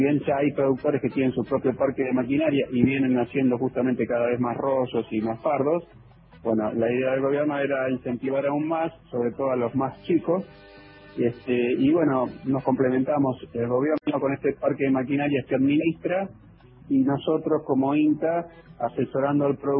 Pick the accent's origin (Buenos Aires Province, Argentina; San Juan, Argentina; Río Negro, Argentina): Buenos Aires Province, Argentina; Punta Alta; born there; also born or lived in Patagonia; yo soy nacido en Punta Alta, cerquita de Bahía Blanca, provincia de Buenos Aires, y bueno, luego de andar por Patagonia en función de la profesión de mi padre